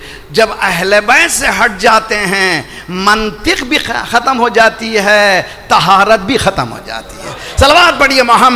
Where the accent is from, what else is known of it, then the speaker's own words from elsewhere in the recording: Alipur, Karnataka, India; مشہد سے میرا وطن بہت دور ہے, ساؤتھ انڈیا, بینگلور, بینگلور سے بہت دور علی پور, ایک چھوٹا سا دیہات ہے, 20,000 سادات کی بستی ہے.